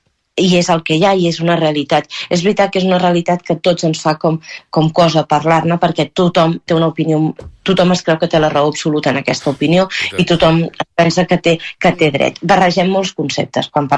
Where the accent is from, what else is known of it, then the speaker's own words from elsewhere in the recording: Catalonia, Spain; first language Catalan; Soc nascuda, criada, a la meva llengua materna és catalana